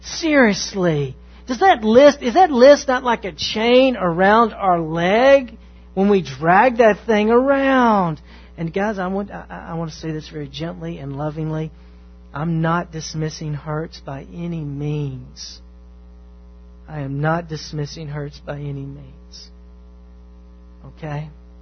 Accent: the South, United States; Man, I'm from the South. I am a redneck.

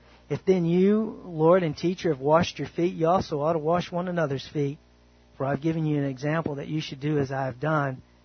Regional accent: United States; born there; And don't get me wrong, praise God, I was born in America.

